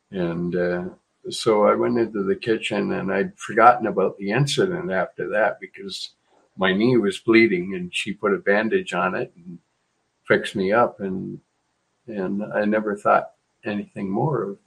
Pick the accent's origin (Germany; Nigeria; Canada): Canada; I thought it was a little unfair because I'm a Canadian